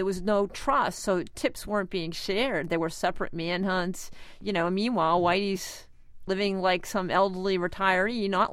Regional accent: Boston, Massachusetts, United States; as a senior in high school, I was suddenly bused from South Boston High School to the Jeremiah Burke.

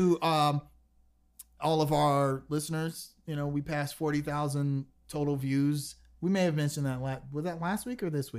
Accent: North Carolina, United States; Because we're from North Carolina.

